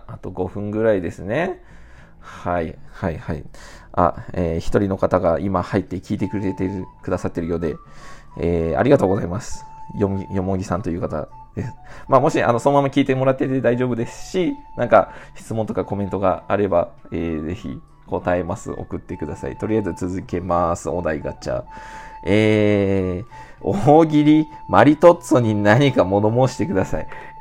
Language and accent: Japanese; Hokkaido, Japan; まあ私北海道出身なので、まあ、北海道にイクラが美味しいっていうのもあるんですけど